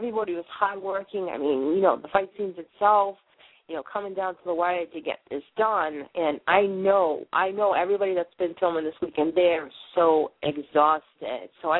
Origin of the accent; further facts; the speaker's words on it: Boston, Massachusetts, United States; now in Maine, United States; You know, I'm from Boston. They say wicked pissa. What do you want? Even though I'm up here in Maine